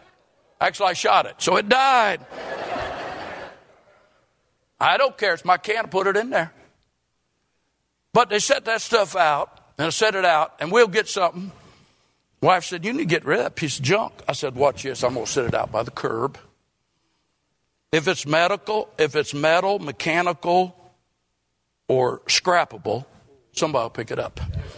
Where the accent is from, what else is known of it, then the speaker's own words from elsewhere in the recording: Florida, United States; I preach that because I'm from Florida.